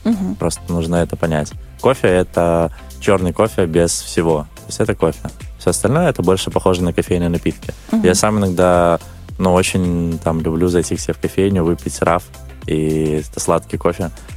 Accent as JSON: {"language": "Russian", "country": "Belarus", "said": "все кричали за Беларусь, потому что они, ну, по сути, как бы вообще не знали даже, наверное, ну, откуда я."}